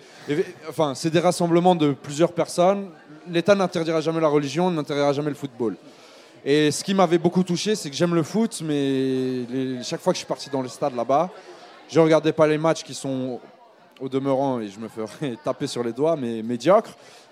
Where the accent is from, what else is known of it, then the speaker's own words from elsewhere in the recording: Lausanne, Vaud, Switzerland; je suis né à Lausanne, j'ai grandi à Lausanne, ma maman est suisse, mon père est algérien.